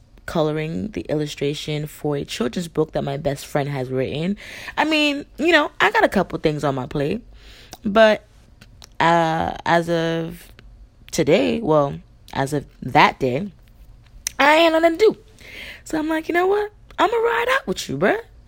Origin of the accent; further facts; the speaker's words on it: Queens, New York, United States; I am an original New Yorker. I was born in Queensbridge, South.